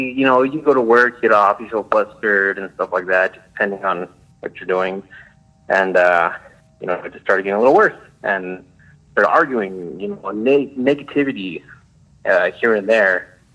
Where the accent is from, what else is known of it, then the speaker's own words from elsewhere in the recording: New Mexico, United States; I'm from New Mexico.